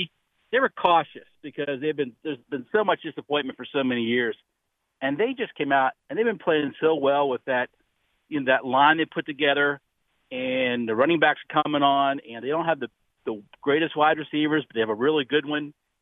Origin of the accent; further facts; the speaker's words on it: Pennsylvania, United States; I'm from Central Pennsylvania. I worked in Northern Virginia.